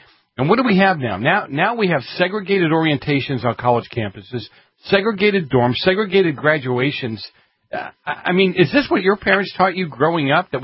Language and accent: English; Boston, Massachusetts, United States; I'm from Boston. You know, we have like 60 colleges in Boston. And we still can't speak the King's English.